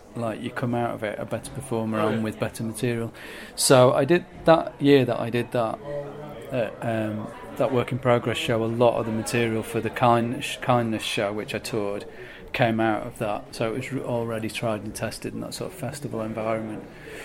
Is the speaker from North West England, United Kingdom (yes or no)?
yes; Manchester, North West England, United Kingdom; also born or lived in Brighton; So Manchester was a no-brainer because it's my hometown.